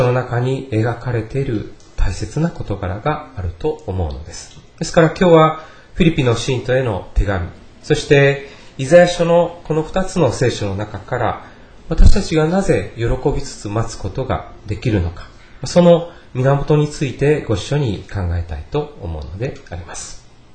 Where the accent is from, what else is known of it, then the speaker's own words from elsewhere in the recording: Osaka, Japan; born there; 大阪で生まれたからかどうか分かりませんけれども、基本的に行列が嫌いな私です。